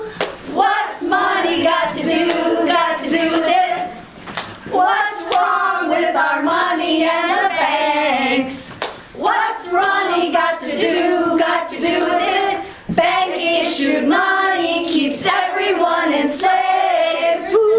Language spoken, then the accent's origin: English; Illinois, United States; I come from Central Illinois